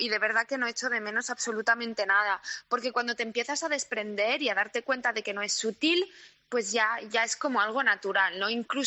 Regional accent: Paris, Île-de-France, France; moved away as an adult; now in Spain; yo nací en París, soy parisina, hasta los 21 años estuve viviendo allí

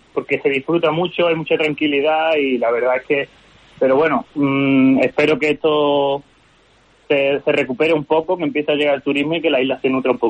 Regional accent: Seville, Andalusia, Spain; yo vengo del sur de España, yo soy de Andalucía, de Sevilla en concreto, que no se vive mal

